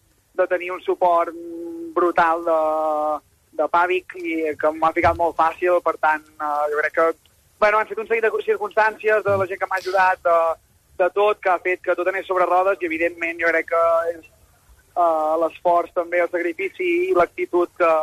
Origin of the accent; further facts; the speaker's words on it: Catalonia, Spain; Jo soc d'Osona, el Pàvic m'ha donat tot